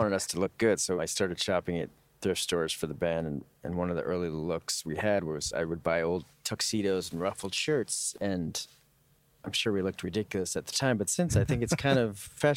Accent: New York, United States; also born or lived in Westchester; No, actually, I grew up in New York.

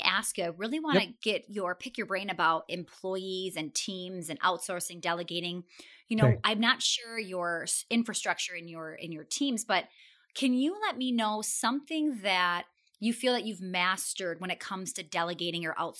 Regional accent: Wisconsin, United States; I'm from Wisconsin, so we have very short time frame of it being nice out.

